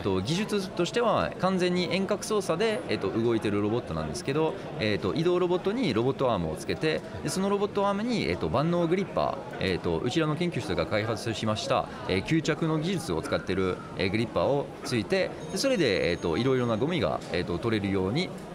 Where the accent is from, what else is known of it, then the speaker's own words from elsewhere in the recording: France; Japanese is a second language; now in Japan; フランスから来ました。7年前から、日本に、います。